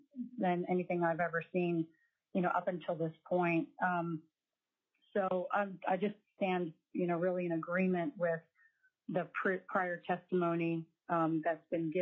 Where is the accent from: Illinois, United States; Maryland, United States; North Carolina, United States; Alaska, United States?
Alaska, United States; Ketchikan; I'm from Ketchikan, Alaska.